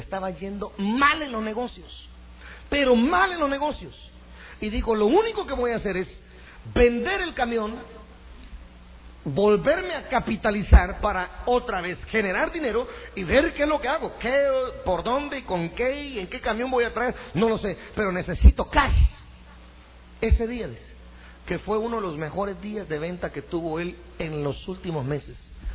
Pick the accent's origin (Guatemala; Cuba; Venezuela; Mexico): Guatemala; Bueno, usted no es de por aquí, ¿verdad? Me dijo. No, soy, le digo, soy guatemalteco.